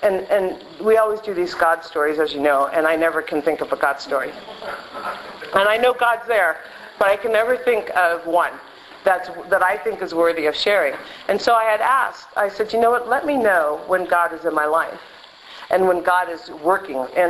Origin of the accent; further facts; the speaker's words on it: West Hollywood, California, United States; growing up in West Hollywood was a privilege for many reasons.